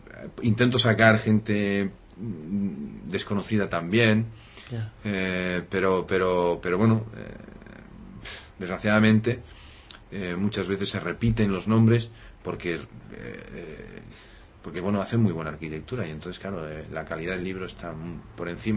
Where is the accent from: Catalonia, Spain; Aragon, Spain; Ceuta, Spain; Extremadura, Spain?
Catalonia, Spain; El Masnou; somos del pueblo, somos de allí del Masnou